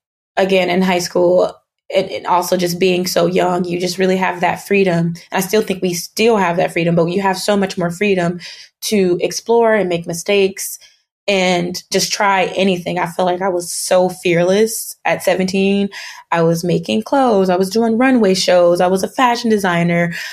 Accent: Cleveland, Ohio, United States; My father, he's a musician, he's a drummer, and he still is gigging in my hometown. I'm originally from Cleveland, Ohio, so he still has jobs and opportunities

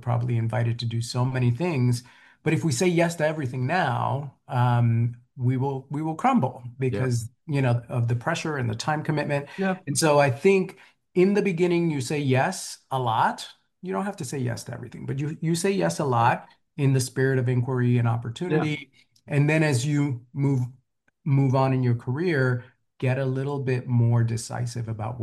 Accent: New York City, New York, United States; you know, I grew up in the South Bronx. We don't hike. That's not a thing that happens in the South Bronx.

